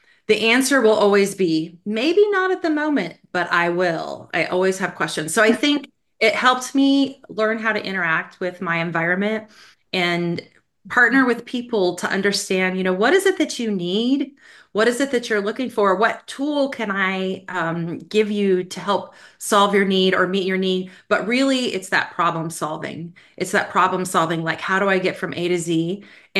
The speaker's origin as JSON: {"language": "English", "region": "Colorado", "country": "United States", "tie": "born or raised there", "said": "Well, I grew up in Colorado, so I'm a Colorado native. My husband and I are both. And I'm a third culture kid. So my mother's from the Netherlands"}